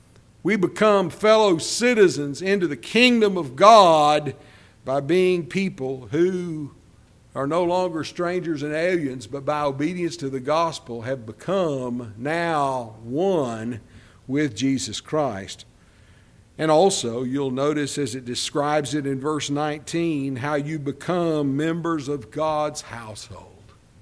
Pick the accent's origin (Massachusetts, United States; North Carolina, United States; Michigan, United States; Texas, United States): Texas, United States; I'm from Texas, and I don't even mistake Texas for home.